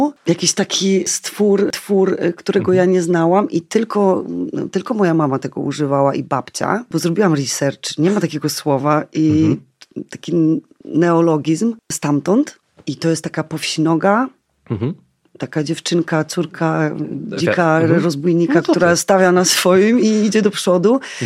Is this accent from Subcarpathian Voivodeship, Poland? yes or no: yes; Glinik Górny, Subcarpathian Voivodeship, Poland; z Gogołowa czy z Glinika Górnego, nigdy nie wiedziałam, bo dom był w Gliniku Górnym, a do szkoły chodziłam do Gogołowa.